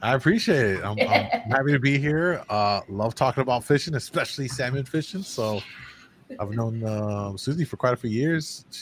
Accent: Chicago, Illinois, United States; I'm from Chicago, and that hence the shy comes from Chicago.

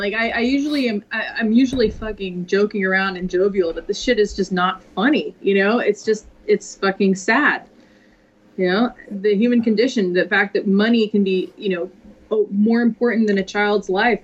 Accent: Texas, United States; And I grew up in Texas in the 80s with that shit.

